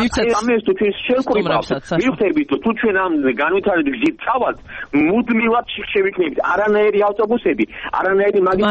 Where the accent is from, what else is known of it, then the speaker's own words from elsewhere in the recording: Tbilisi, Georgia; მე ბლეხანოველი ვარ, დინამოსთან იყო